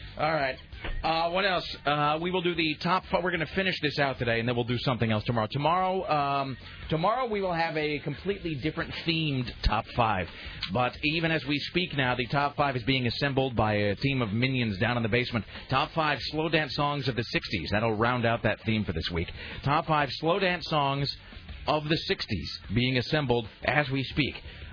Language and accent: English; Kennewick, Washington, United States; which spans the Columbia River, my hometown of Kennewick.